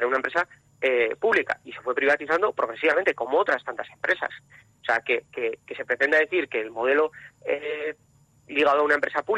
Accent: Irún, Basque Country, Spain; si yo que soy de Irún, vamos, o sea, no tengo más que pasar ahí

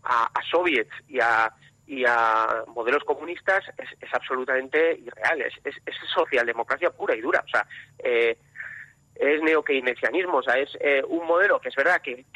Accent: Irún, Basque Country, Spain; si yo que soy de Irún, vamos, o sea, no tengo más que pasar ahí

